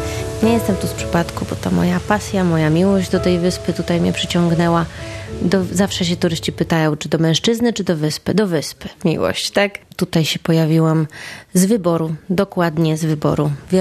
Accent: Szczecin, West Pomeranian Voivodeship, Poland; now in Tenerife, Spain; Jestem ze Szczecina i w Szczecinie zawsze szaro-buro, pochmurno, wilgotno.

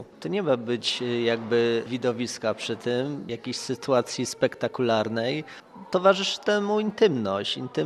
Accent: Łódź, Łódź Voivodeship, Poland; Jestem z Łodzi, tak. Mieszkam w moim rodzinnym mieście, jakby...

